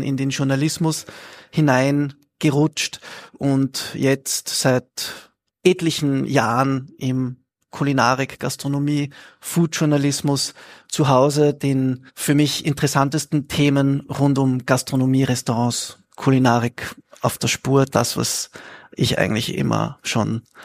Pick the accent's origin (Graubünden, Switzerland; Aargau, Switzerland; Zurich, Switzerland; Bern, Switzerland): Zurich, Switzerland; also born or lived in Vienna, Austria; Geboren in Wien, aufgewachsen in Zürich, Vater aus Österreich, darum starke Verbindung natürlich zur österreichischen Kultur, Mutter aus Frankreich, daher eine ebenso starke Verbindung zur französischen Kultur und französischen Kulinarik.